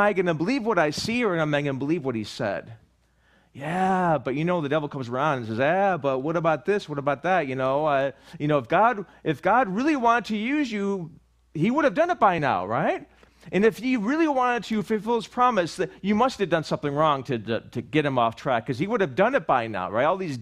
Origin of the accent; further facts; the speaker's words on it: Buffalo, New York, United States; moved away; Remember one time we went back home, and this is back when we I moved from Buffalo, New York, and we had a childhood friend that we've known since we were four, right?